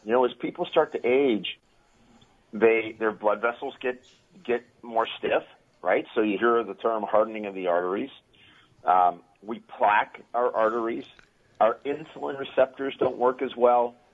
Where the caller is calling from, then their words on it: California, United States; I'm actually back home in Southern California today.